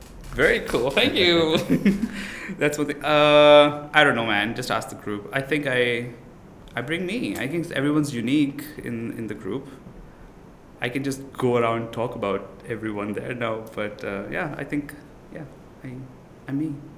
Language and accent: English; Pakistan; because I come from Pakistan, we take pride in our poetry, the Urdu poetry